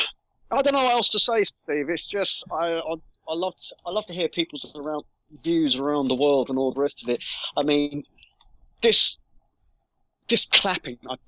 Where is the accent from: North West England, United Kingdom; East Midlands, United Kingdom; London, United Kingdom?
London, United Kingdom; I grew up in London.